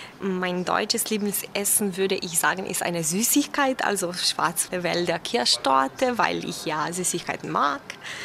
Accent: Slovenia; German is a second language; Ich komme aus Slowenien. Ich bin 1981 geboren.

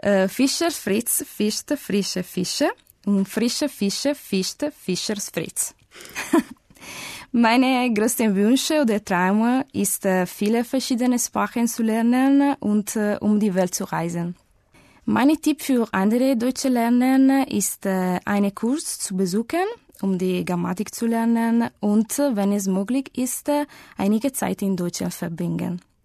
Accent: Italy; German is a second language; Ich komme aus Italien. Ich bin 1983 Jahr geboren.

